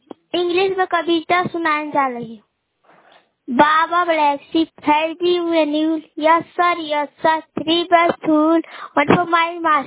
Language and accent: Hindi; Latanpura, Bihar, India; मेरा गांव का नाम है लतनपुरा जिला, पोस्ट पोखरिया लाल, थाना चंदपतिया, जिला पश्चिमी चंपारण, बिहार बेतिया।